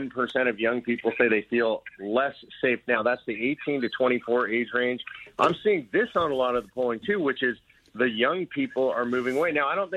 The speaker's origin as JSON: {"language": "English", "region": "Texas", "country": "United States", "said": "I'm a Texan"}